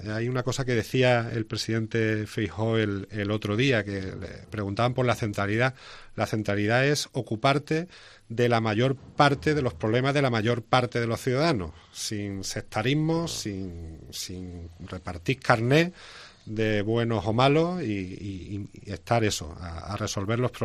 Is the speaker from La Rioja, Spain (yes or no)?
no; Andalusia, Spain; yo como andaluz